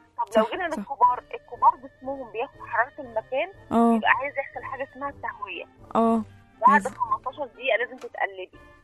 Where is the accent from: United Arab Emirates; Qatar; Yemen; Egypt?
Egypt; احنا شعب مصري